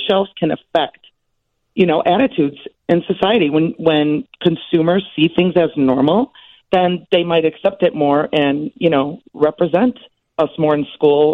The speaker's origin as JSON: {"language": "English", "town": "Chicago", "region": "Illinois", "country": "United States", "tie": "born or raised there", "said": "I didn't celebrate it as a little girl growing up in Chicago either, in school or whatever, but I just kind of accepted that as norm."}